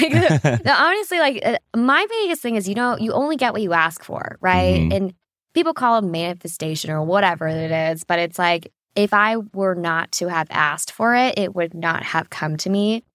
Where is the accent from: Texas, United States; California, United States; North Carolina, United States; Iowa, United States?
California, United States; I love California. I'm from the Bay Area.